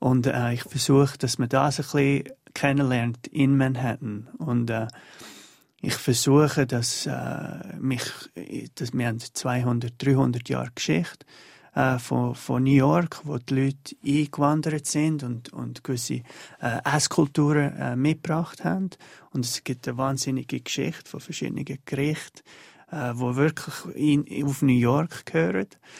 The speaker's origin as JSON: {"language": "German", "region": "Aargau", "country": "Switzerland", "said": "im Aargau, ich komme ja aus dem Rüebli-Land, und wo es ja auch fantastische Rüebli gibt, vor allem um die Aare herum, wo die Erde so ganz schwarz ist."}